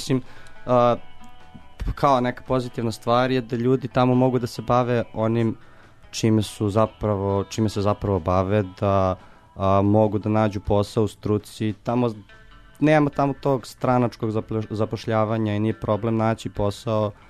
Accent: Belgrade, Serbia; mi kao Srbi, Beograđani

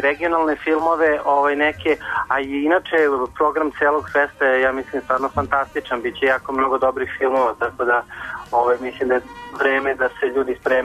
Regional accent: Serbia; koji počinje kod nas u Srbiji

